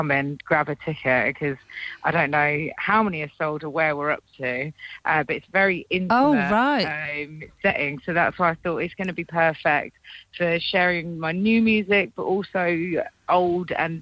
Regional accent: Portsmouth, South East England, United Kingdom; also born or lived in Salford; I was born in Salford and raised in Portsmouth, and I found my way back to Portsmouth now. A bit of a traveller, really. So I've just got a van that I'm living

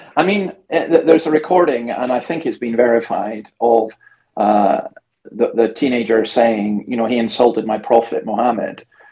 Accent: Scotland, United Kingdom; in my own country, or my home country, Scotland

